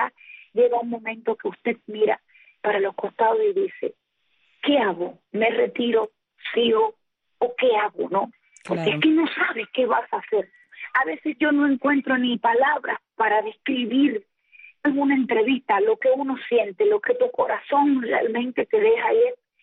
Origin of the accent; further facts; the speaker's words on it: Cuba; porque yo soy del oriente de Cuba